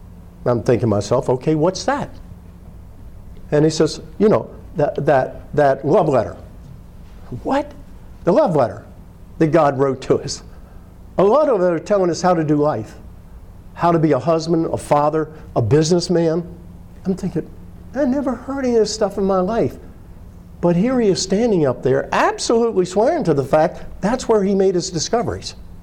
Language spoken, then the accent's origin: English; United States; born there; Hey, I'm born in America. I'm an Irish family.